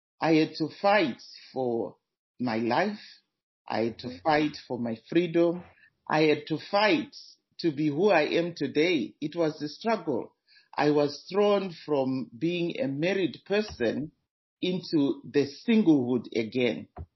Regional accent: Zimbabwe; now in Canada; Originally, I'm from Zimbabwe, but now I'm living here in Canada.

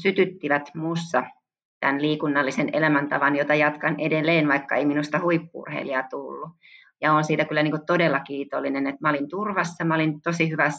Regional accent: Kauhajoki, South Ostrobothnia, Finland; mä oon kotoisin Kauhajoelta Pohjanmaalta ja Kauhajoen Karhu on mun kasvattajaseura ja mä pelasin siellä lentopalloa, pesäpalloa, jalkapalloa ja yleisurheilija

